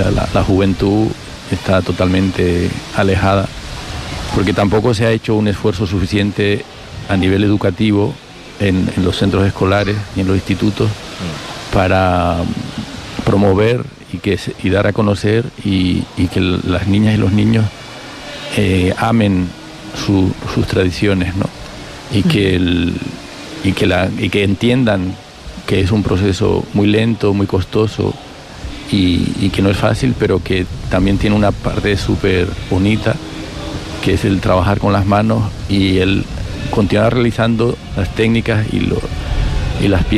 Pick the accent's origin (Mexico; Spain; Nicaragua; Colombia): Spain; Barcelona, Catalonia; Yo cuando era chiquito, que vivía en Barcelona